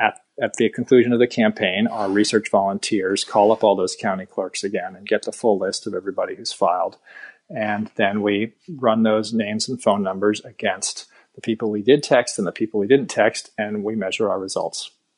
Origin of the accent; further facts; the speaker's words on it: Boston, Massachusetts, United States; born there; So I was born in Boston. I grew up in a family of activists and Quakers.